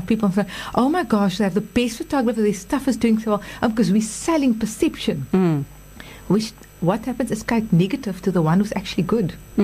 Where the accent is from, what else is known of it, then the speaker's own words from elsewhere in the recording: South Africa; So we're South African, and we need to be proud of that. And then you wear proudly South Africa.